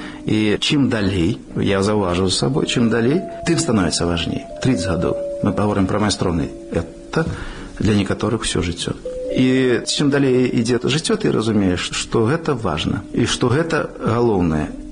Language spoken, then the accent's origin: Russian; Belarus; я сказал, что я белорус.